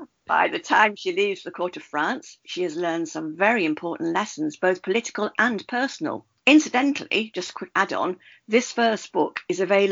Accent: East Midlands, United Kingdom; So I was born and bred in Derbyshire

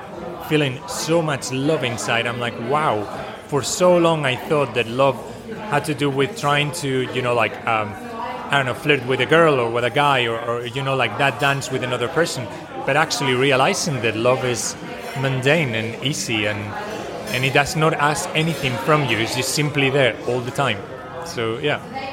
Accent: Spain; also born or lived in New Zealand; now in Chiang Mai, Thailand; I'm from Spain and New ZealandI'm in Chiang Mai now because I'm working and traveling around Southeast Asia.

